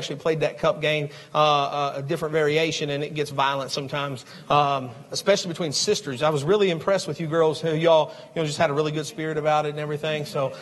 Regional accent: Louisville, Kentucky, United States; also born or lived in Harlan County, Kentucky; I never thought growing up in Louisville and then bouncing down to Harlan, Harlan County, Kentucky. Most people don't even know where it's at.

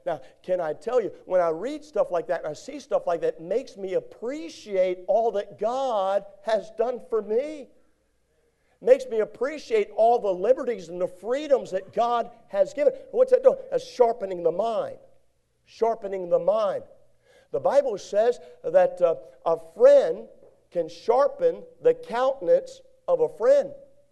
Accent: Hampstead, Maryland, United States; I was raised in Hampstead, Maryland, and worked on a ranch for a little while

